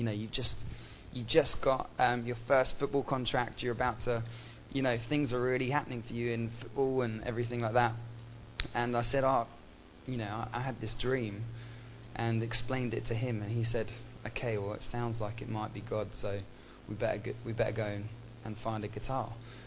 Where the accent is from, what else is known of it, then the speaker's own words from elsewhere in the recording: Tottenham, London, United Kingdom; also born or lived in Littlehampton; My dad, we grew up in North London, a place called Tottenham, and my dad got a job with a band called … so we moved down to the south coast to a little town called Littlehampton